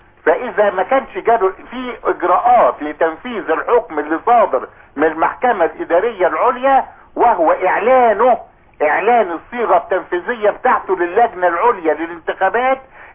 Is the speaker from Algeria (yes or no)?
no; Egypt; انا مصري عادي ومش اخوان، انما انا مصري.